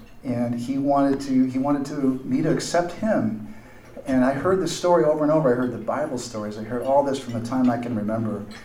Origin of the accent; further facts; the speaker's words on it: Kawagoe, Saitama, Japan; I was born there and lived in a city called Kawagoe in Saitama-ken, which is northwest of Tokyo, and spent 17 years there. My parents were career missionaries, and they went to Japan in 1948.